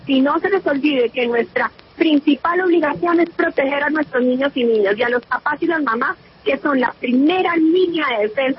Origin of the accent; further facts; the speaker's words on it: Colombia; la pregunta que se tiene que hacer como nos tenemos que hacer como colombianos es si de verdad están primando los derechos de los niños sobre los derechos de los demás